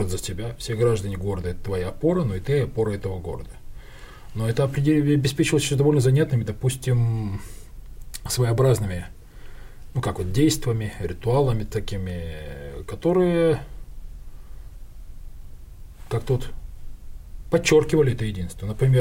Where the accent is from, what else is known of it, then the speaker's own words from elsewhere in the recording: Kharkiv, Kharkiv Oblast, Ukraine; also born or lived in Khabarovsk, Russia / Petropavl, Kazakhstan / Ganja, Azerbaijan; А я человек советский. То есть я жил в Харькове, я родился в Хабаровске, я жил, кстати, в Северном Казахстане, это вот Петропавловск-Казахский, жил в Кировабаде, это нынешняя Гянджа. Но их я, правда, уже не помню совершенно. Но вот Харьков помню хорошо